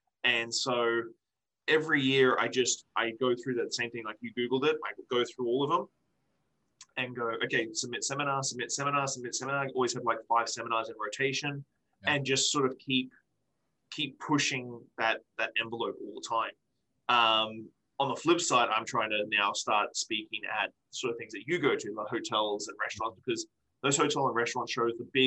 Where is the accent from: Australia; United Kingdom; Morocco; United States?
Australia; now in Victoria, Canada; I'm still in Victoria, BC, which is a very small city. I'm still an Australian dude who lives in Victoria, BC.